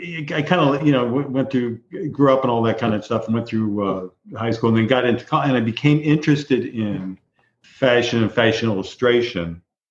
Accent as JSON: {"language": "English", "region": "Indiana", "country": "United States", "tie": "born or raised there", "said": "I grew up in Indiana, in a small town in Indiana."}